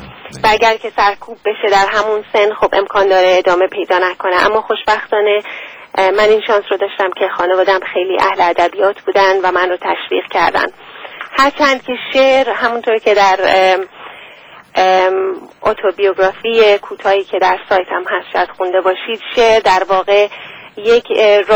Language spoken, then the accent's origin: Persian; Iran; now in London, United Kingdom; وقتی که من دچار این تبعید ناخواسته شدم واقعا و از ایران به لندن آمدم